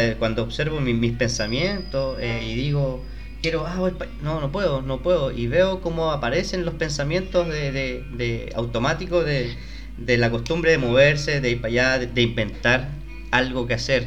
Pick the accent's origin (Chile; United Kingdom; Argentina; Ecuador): Chile; Santiago, Santiago Metropolitan Region; por lo menos en mi experiencia como santiaguino, moviéndome todos los días, hasta bien tarde